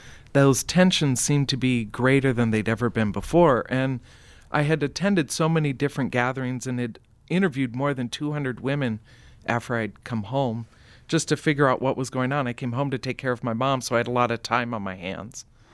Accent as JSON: {"language": "English", "town": "Rapid City", "region": "South Dakota", "country": "United States", "tie": "born or raised there", "said": "I'm a fifth-generation South Dakotan raised in Rapid City, and when I came back home"}